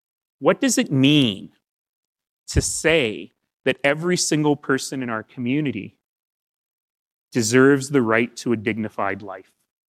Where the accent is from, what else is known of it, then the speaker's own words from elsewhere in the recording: Alberta, Canada; I come from Alberta.